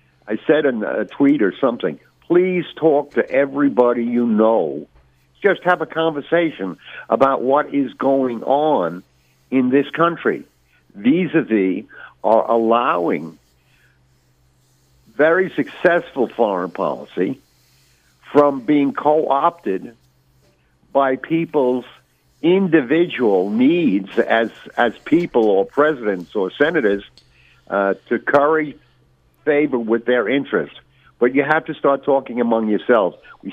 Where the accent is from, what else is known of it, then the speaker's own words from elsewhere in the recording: United States; As American citizens... And as voters, we have to take responsibility